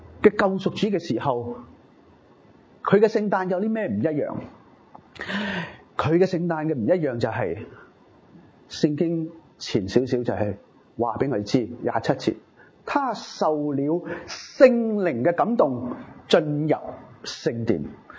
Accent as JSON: {"language": "Cantonese", "country": "China"}